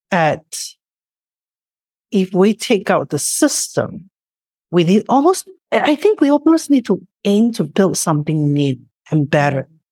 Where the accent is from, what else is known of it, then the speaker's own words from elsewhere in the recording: Singapore; growing up in Singapore